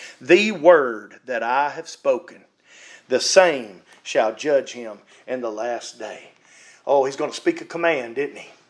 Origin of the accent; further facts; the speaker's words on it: Mississippi, United States; I'm from Mississippi.